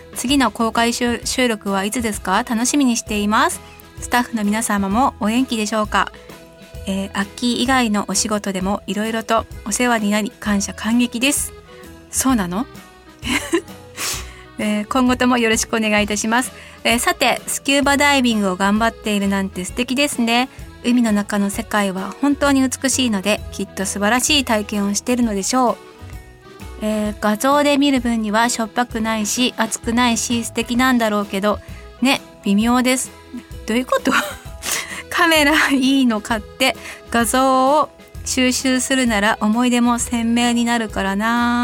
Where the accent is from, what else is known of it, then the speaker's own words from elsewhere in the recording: Sapporo, Hokkaido, Japan; 地元札幌では朝晩は肌寒く、晴れている日中でも涼しく心地よい風が吹くようになりました。